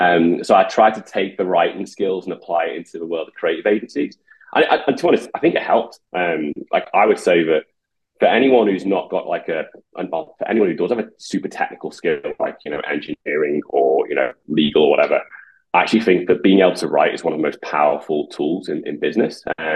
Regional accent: Liverpool, North West England, United Kingdom; also born or lived in Birmingham; Liverpool. I grew up in Liverpool. I did live in Birmingham for a while. So my accent's a bit slightly bastardized, to be honest.

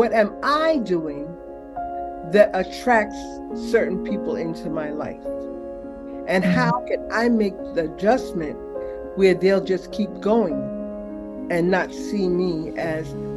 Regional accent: Brooklyn, New York, United States; also born or lived in Harlem / New Jersey; I was born in Harlem. And my mother moved to Brooklyn upon getting married. And I've lived in Brooklyn, save for about 3 years where I lived in Jersey for a while. But yeah, Brooklyn, I would say, is my home.

